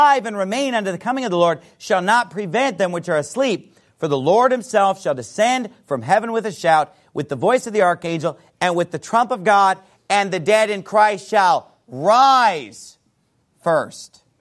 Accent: Sacramento, California, United States; And I'm from Sacramento, California. So when I was growing up, I would see this guy on TV.

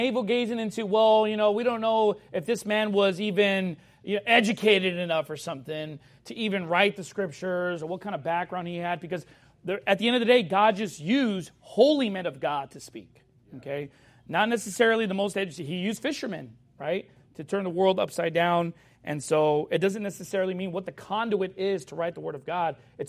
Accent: Mexico; now in United States; Now, that's changing, because us Mexicans are taking over, amen. We're speaking English and Spanish.

